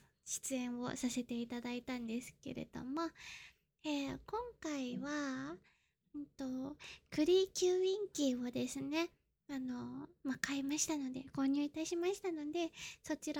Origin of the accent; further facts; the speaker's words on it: Kanagawa, Japan; 出身地は神奈川です。年齢は24歳。